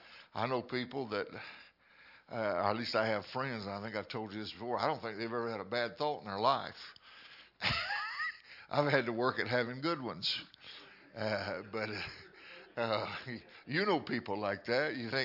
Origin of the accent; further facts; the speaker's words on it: DeFuniak Springs, Florida, United States; born there; I was born in Funiac Springs.